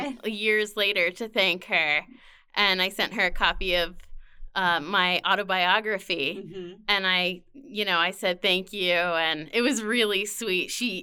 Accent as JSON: {"language": "English", "town": "Ashland", "region": "Oregon", "country": "United States", "tie": "born or raised there", "said": "Yeah, I grew up in Ashland, Oregon."}